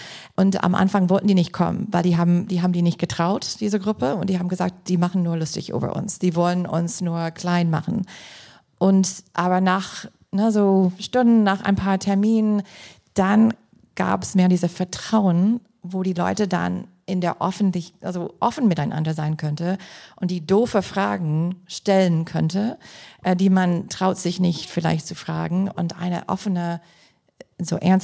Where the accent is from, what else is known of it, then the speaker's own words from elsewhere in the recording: Green Bay, Wisconsin, United States; German is a second language; war gerade mit einer Freundin aus Green Bay, wo ich herkomme